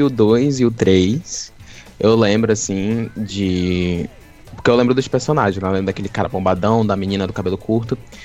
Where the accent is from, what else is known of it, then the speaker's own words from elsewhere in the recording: Manaus, Amazonas, Brazil; nós somos de Manaus, Amazonas